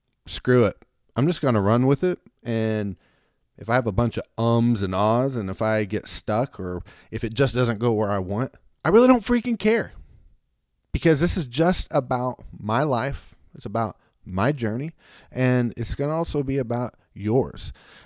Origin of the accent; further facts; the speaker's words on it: Oklahoma, United States; now in Orlando, United States; I live in Florida, Orlando, Florida right now. I am from Oklahoma originally.